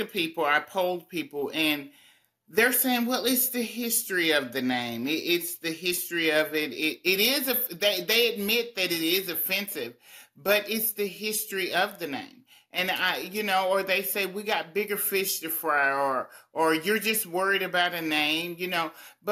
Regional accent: Tyler, Texas, United States; So in 2017, I held a rally in my hometown of Tyler, Texas, in East Texas.

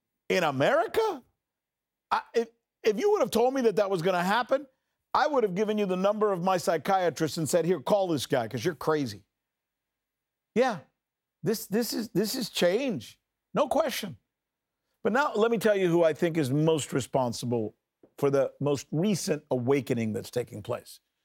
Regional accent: United States; Iran, to whom I, as an American, am grateful.

